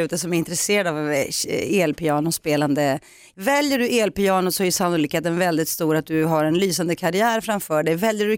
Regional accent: Greece; Swedish is a second language; now in Sweden; i sydligare breddgrader där jag kommer ifrån Grekland

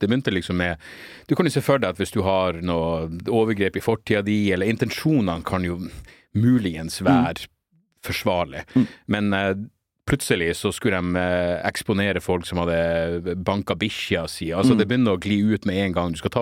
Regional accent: Narvik, Nordland, Norway; Jeg var jo oppe i Narvik, der jeg er ifra

